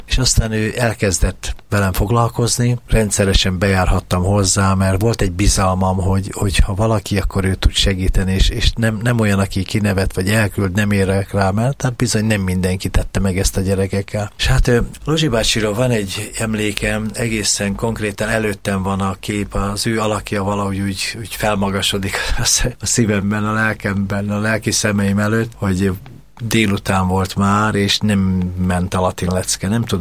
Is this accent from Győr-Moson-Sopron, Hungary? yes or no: no; Budapest, Hungary; talán 16 éves lehettem, amikor a béketéri angyalföld szívében, a béketéri plébánián nőttem fel